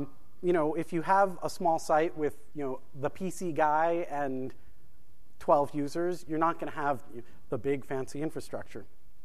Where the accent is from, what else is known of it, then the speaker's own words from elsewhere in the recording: New Jersey, United States; I'm from New Jersey, so you just get, cash at the ATM.